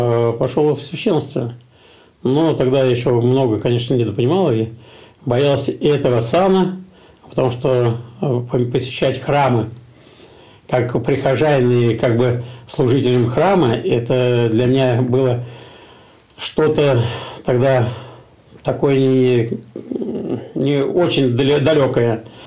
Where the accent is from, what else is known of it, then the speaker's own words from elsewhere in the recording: Penza Oblast, Russia; Да, я из Белинского района.